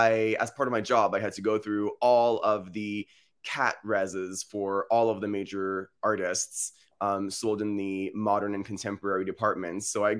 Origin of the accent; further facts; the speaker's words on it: United States; also born or lived in France; now in London, United Kingdom; contrary to my accent, I'm French. I grew up in the States.